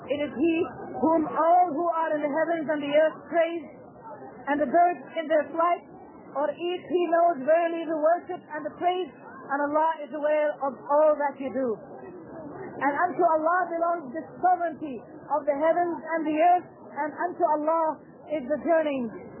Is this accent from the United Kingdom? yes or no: no; Lebanon; This Christian fellow, he's Lebanese. I'm from Lebanon. He's Lebanese.